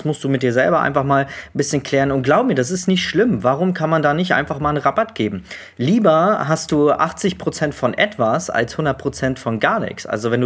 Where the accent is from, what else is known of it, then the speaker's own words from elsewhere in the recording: Neumünster, Schleswig-Holstein, Germany; Ich komme hier aus Neumünster, Schleswig-Holstein.